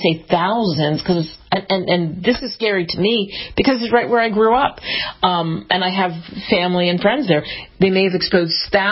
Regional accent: Camden County, New Jersey, United States; And I grew up in Camden County, so the Camden County Health Department was notified just last week about it, and they shut it down.

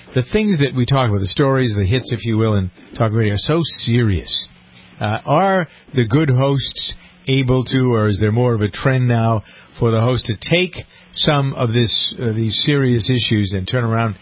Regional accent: New England, United States; Remember when we grew up in New England, the city service oil company became Citgo.

